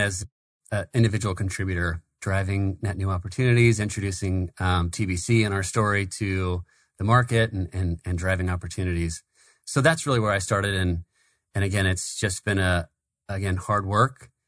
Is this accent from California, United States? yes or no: yes; Vacaville, California, United States; So I grew up in Vacaville, California.